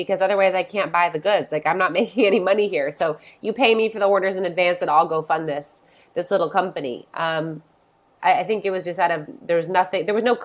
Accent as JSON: {"language": "English", "town": "San Diego", "region": "California", "country": "United States", "tie": "born or raised there", "said": "I grew up in San Diego."}